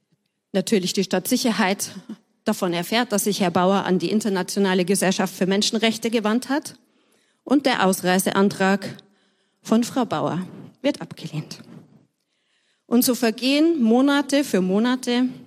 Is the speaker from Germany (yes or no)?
yes; Bavaria, Germany; Ich bin dann in Bayern aufgewachsen und zur Schule gegangen